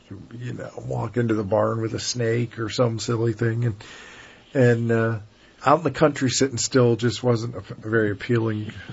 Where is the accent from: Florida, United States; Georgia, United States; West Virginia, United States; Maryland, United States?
West Virginia, United States; Parkersburg; born there; now in Raleigh, United States; Parkersburg, West Virginia.